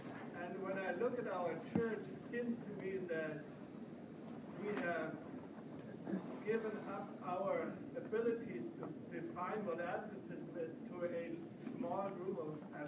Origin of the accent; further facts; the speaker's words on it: Germany; I come from Germany, and Germany is a very divided church, very much so.